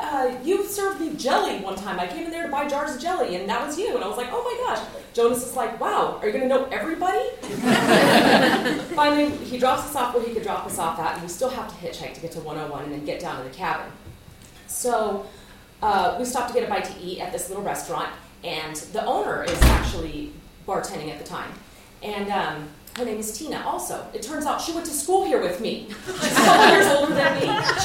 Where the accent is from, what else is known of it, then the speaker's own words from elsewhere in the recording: Alaska, United States; Where are you from? I'm like, I'm from Alaska.